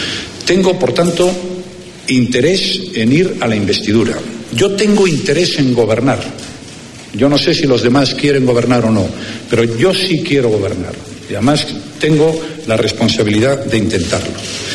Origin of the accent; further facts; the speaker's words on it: Spain; pero tengo otra responsabilidad como español